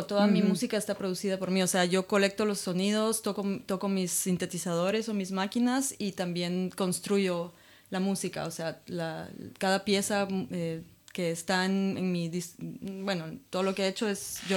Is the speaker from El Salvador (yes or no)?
no; Guatemala; vengo de Iximuleu, Guatemala, que es, bueno, es una ciudad totalmente diferente a la ciudad donde vivo ahora.